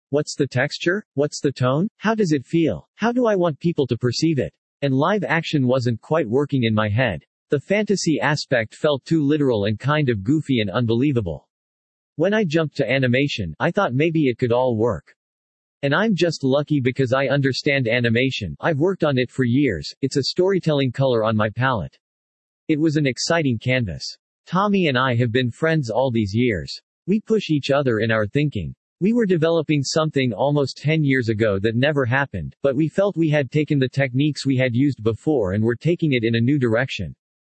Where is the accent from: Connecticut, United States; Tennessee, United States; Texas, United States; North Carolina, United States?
Texas, United States; I grew up a stone's throw away from the Johnson Space Center, and seeing my hometown on screen has meant so much to me.